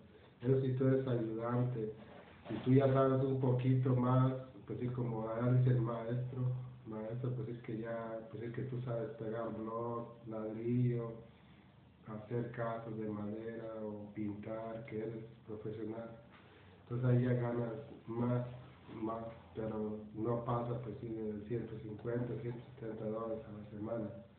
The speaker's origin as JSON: {"language": "Spanish", "town": "Ciudad Mante", "region": "Tamaulipas", "country": "Mexico", "tie": "born or raised there", "said": "Yo crecí en México, allí en el pueblo, en la ciudad donde vive mi mamá, se llama Ciudad Mante. Y ahí crecí"}